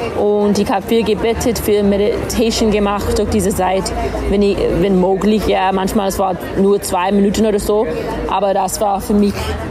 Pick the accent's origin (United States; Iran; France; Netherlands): United States; now in Vienna, Austria; Ich wohne in Wien, ich komme aus den USA, ich bin eine dreifache Mama und ich liebe Lesen.